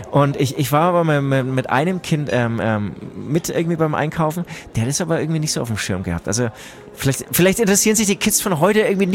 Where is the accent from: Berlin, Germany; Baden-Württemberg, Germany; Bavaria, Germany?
Bavaria, Germany; Munich; Ich komme ja hier aus Untergiesing und das ist eigentlich wie so ein kleines Dorf. Jeder kennt jeden